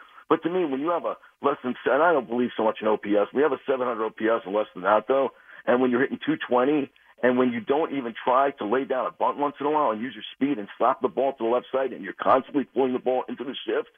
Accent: Port Chester, New York, United States; also born or lived in Fort Lee; now in Berkshires, United States; I lived in Fort Lee as a kid, but then we moved to Westchester, so I grew up in Port Chester

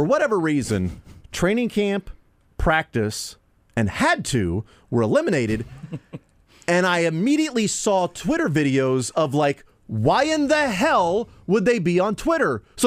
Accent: Kansas, United States; I'm from Kansas. You're going to have to sunflower me.

